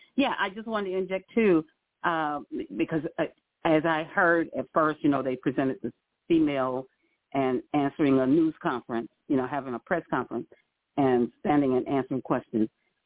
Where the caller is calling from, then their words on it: St. Petersburg, Florida, United States; calling from St. Petersburg, Clearwater, Florida.